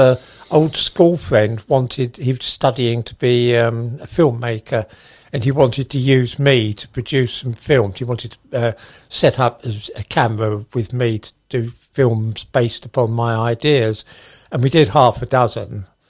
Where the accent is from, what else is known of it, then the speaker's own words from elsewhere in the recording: Ilford, London, United Kingdom; when I was growing up in Ilford, it was all grey, it's dull.